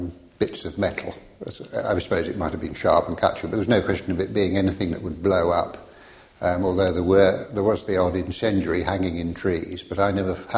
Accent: Solihull, West Midlands, United Kingdom; born there; I was born in Solihull, Warwickshire, in 1929.

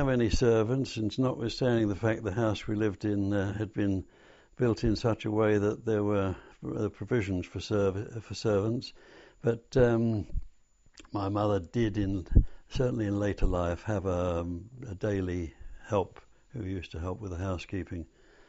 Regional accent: Brockley, London, United Kingdom; also born or lived in Charlton; My family very quickly moved from Charlton to Brockley, which is also in southeast London, and I grew up there.

